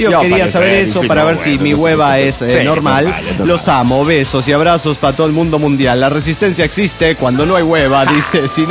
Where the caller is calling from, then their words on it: Dallas, Texas, United States; de Dallas, Texas.